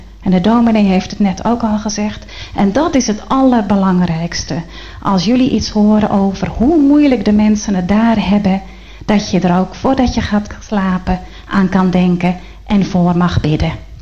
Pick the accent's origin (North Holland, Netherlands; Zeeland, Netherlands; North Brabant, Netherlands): North Brabant, Netherlands; Werkendam; also born or lived in Nigeria / Indonesia; Ik kom uit Werkendam. Ik heb jarenlang voor de zending gewerkt in Nigeria en later in Indonesië, Irian Jaya.